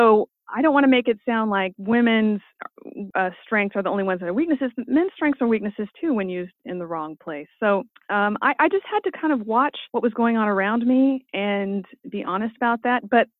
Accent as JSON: {"language": "English", "region": "California", "country": "United States", "said": "California's not known for their wisdom. I'm saying this as a Californian right now."}